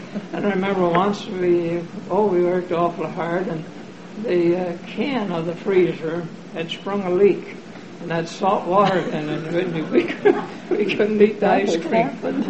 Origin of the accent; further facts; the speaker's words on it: Belfast, Northern Ireland, United Kingdom; now in United States; Well, I came from Belfast, Ireland, way back in 1908.